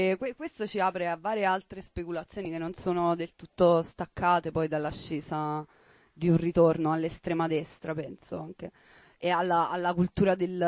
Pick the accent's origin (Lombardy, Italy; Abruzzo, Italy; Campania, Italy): Campania, Italy; Piano di Sorrento; Allora, nel mio paese, a Piano di Sorrento